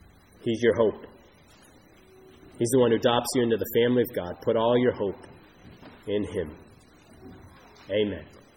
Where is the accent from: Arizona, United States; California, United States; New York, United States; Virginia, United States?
Arizona, United States; Phoenix; Back around 2006, there was a gathering in Phoenix, Arizona, my hometown actually.